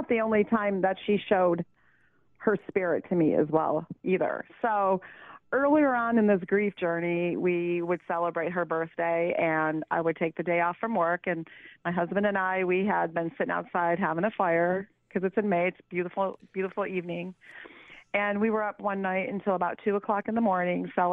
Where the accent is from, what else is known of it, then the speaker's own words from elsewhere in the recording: New York, United States; also born or lived in Columbia, Missouri; I moved here from Missouri back to New York after her accident because this is where I'm from.